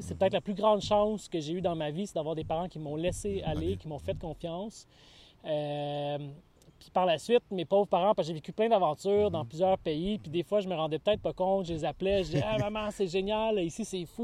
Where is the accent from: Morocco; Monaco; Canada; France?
Canada; Laval, Quebec; j'ai grandi après ça à Vimont-Auteuil, toute mon adolescence. Et là, depuis plusieurs années, je vis dans Pont-Viau.